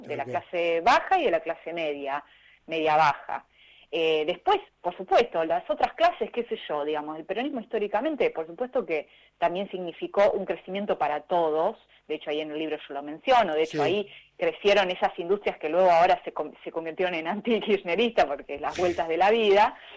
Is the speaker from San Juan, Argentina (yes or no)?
no; Viedma, Río Negro, Argentina; Especialmente si yo soy del sur de Viedma, que hubo mucho ajuste, mucho problema